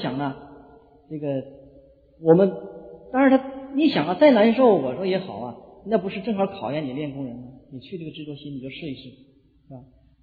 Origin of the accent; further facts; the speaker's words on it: China; 因为妒忌心这个东西啊，在我们中国人来说，表现的是极其的强烈